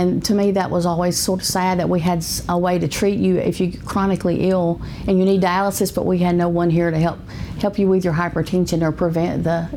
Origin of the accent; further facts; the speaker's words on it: Carrollton, Alabama, United States; also born or lived in Pickens County; now in Reform, United States; I was raised here in Carrollton. I'm born in Pickens County, actually, but I went to school here in Carrollton High School, and my family is from Carrollton.